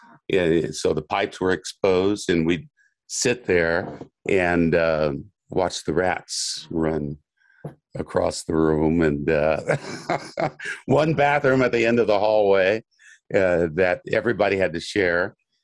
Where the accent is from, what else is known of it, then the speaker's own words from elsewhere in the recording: Kansas, United States; He's a guy I grew up with in Kansas, a couple years younger than I was.